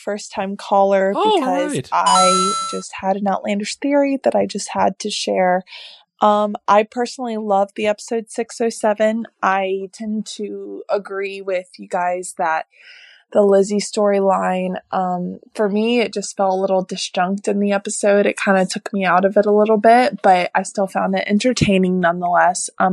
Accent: North Carolina, United States; I'm from North Carolina.

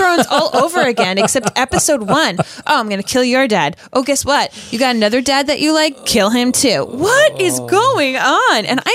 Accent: Scotland, United Kingdom; It's so funny because I'm Scottish

